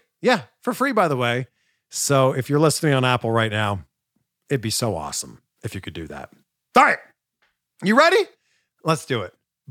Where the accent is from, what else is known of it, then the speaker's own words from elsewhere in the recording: Toronto, Ontario, Canada; I'm originally from Toronto